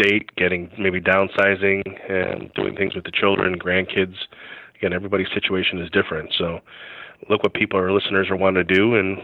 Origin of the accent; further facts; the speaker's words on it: Ireland; Well, I grew up in Ireland, so we go there quite a bit